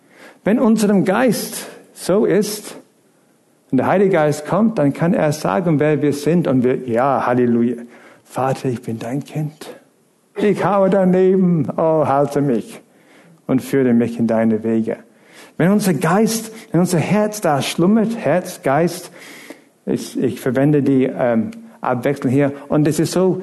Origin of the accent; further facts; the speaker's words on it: England, United Kingdom; In England, wo ich aufgewachsen bin, wir haben diese Zeiten gehabt, wo es richtig Pea Soup Fog war.